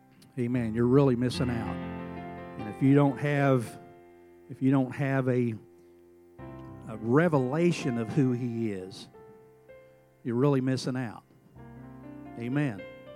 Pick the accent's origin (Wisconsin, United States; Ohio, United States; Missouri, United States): Missouri, United States; We're all from Missouri, so we got to talk with that drawl just a little bit.